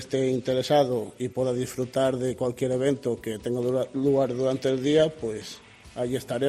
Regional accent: Moraleja del Vino, Castile and León, Spain; Es para mí un honor contar con un día tan especial en mi pueblo, representando al Ayuntamiento como alcalde, pero representando sobre todo a nuestros vecinos.

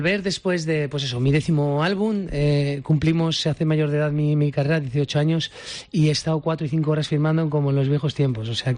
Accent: San Vicente de la Barquera, Cantabria, Spain; now in Madrid, Spain; ahora tengo mi rincón maravilloso en mi pueblo, en San Vicente de la Barquera, encima del mar, justo encima de la playa

